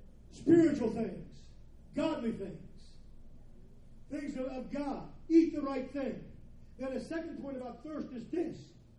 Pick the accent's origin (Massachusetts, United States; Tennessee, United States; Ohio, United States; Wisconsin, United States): Ohio, United States; moved away as an adult; also born or lived in Kentucky; I grew up in Ohio. By birth, I'm a Yankee. Amen. By choice, I'm south of the Mason-Dixon line. I came to Kentucky to go to school as a Methodist boy, be a Methodist preacher.